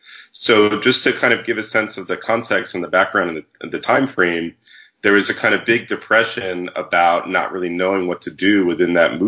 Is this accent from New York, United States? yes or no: yes; New York, United States; You know, I'm from New York. Maria's from New York as well.